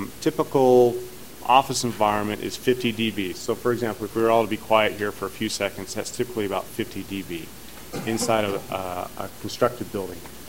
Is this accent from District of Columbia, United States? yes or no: yes; Washington, District of Columbia, United States; I grew up in Washington, D.C. underneath the flight path of National.